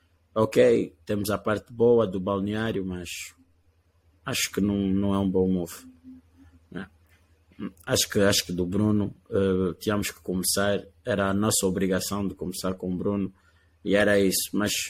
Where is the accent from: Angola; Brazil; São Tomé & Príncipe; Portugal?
Angola; Mas como angolano e como adepto de basquete